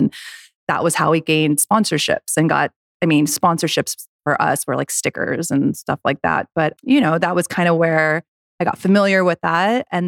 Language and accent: English; Lake Tahoe, United States; So I grew up in Lake Tahoe and I was a snowboarder.